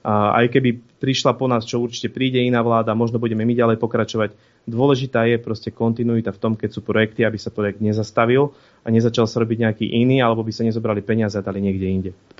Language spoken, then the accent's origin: Slovak; Poltár, Banská Bystrica Region, Slovakia; Ja pochádzam z Poltára a ja sa viem pomaly dostať do Poltára diaľnicou.